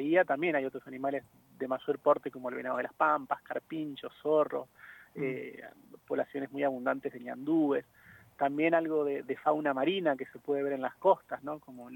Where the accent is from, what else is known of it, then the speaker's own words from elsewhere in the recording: Entre Ríos, Argentina; Originario soy de Entre Ríos, de la provincia de Entre Ríos, muy cerquita del Parque Nacional del Palmar, lo que se llama Guajay. Pero bueno, he andado por varios lugares de Argentina. Pero sí, litoraleño más que entrerriano.